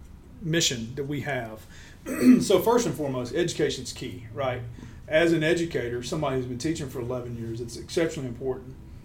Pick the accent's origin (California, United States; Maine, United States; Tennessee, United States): Tennessee, United States; well, why is it that growing up in Tennessee, I've never heard about these grand prairies or these grand savannas?